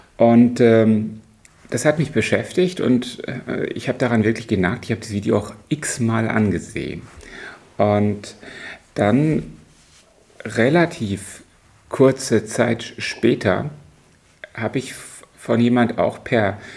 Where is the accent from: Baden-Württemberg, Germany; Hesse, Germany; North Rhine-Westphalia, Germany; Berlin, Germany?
Hesse, Germany; Heppenheim; Denn zum einen ist Heppenheim natürlich meine Heimatstadt, Kreisstadt